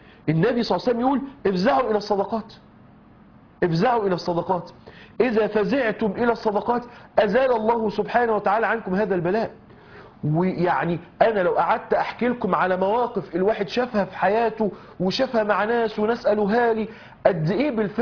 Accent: Mansoura, Dakahlia, Egypt

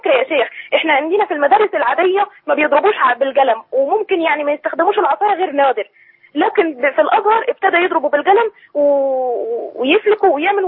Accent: Daraw, Aswan Governorate, Egypt; من اسوان مركز دراو.

